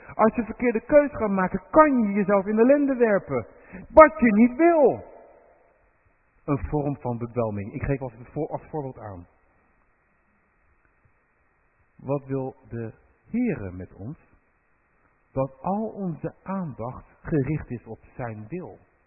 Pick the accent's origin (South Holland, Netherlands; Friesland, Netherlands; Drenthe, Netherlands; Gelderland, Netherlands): South Holland, Netherlands; Rotterdam; Ik ben namelijk opgegroeid in de stad, ik kom uit Rotterdam